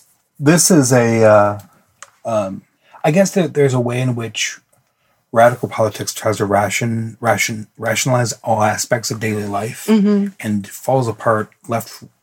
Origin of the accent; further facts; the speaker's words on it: Midwest, United States; I'm a Midwesterner and my people are extremely shy about talking about sex.